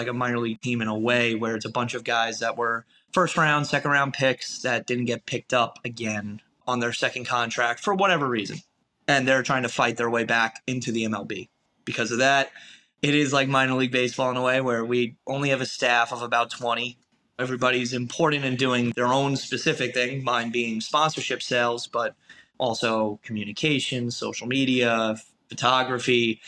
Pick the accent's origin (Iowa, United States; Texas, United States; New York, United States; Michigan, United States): New York, United States; Staten Island; I am the director of sponsorship for Staten Island Entertainment and the Staten Island Ferry Hawks, based out of Staten Island, New York, which is a borough of New York City. Grew up here my whole life